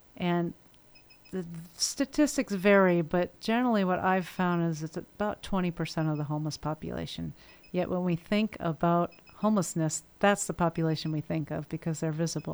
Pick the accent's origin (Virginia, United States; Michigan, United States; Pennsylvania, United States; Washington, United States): Washington, United States; Seattle; I know I'm from Seattle area.